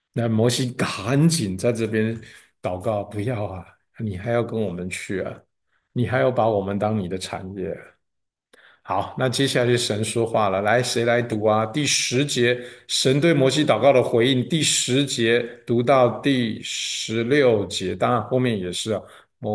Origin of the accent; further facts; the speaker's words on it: China; 就我们中国人反而把这些老祖宗们跟我们一样都是罪人的人